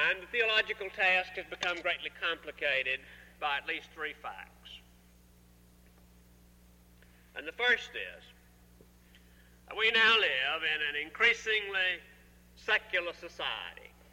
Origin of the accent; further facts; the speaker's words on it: South Carolina, United States; The community in which I grew up in South Carolina was not Christendom, but it was Protestantdom.